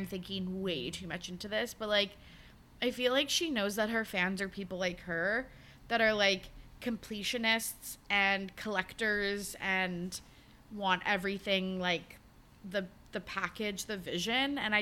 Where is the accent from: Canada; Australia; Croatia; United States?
Canada; especially as a Canadian girly